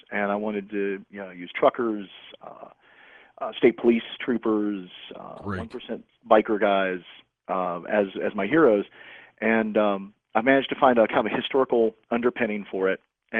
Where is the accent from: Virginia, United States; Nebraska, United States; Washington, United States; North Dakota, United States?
Virginia, United States; Salem; I grew up in Salem, Virginia, and literally the interstate was in our backyard, so I would hear the trucks going by every night